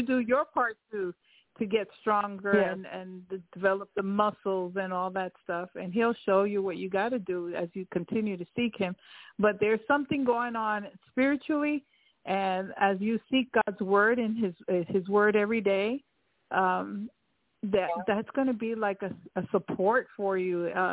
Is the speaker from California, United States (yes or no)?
no; New York, United States; Well, I'm from New York. I'm not there.